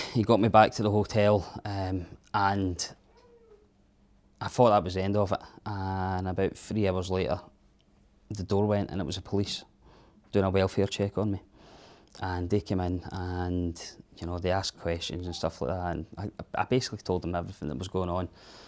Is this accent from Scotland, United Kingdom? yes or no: yes; Arbroath, Scotland, United Kingdom; we grew up in Arbroath, Red Lion Caravan Park. That to me was my safe haven, my safe place.